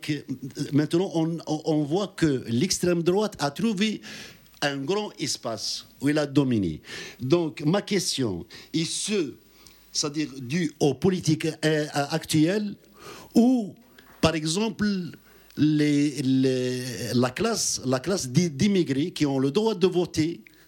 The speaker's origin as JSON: {"language": "French", "country": "Algeria", "said": "je suis algérien"}